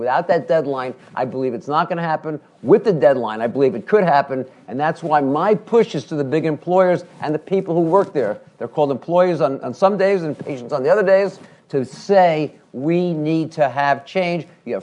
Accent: California, United States; I'm from California, although these days I spend more time in D.C. than in California

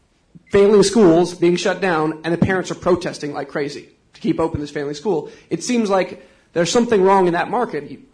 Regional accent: Louisiana, United States; born there; as an Indian American born in Louisiana

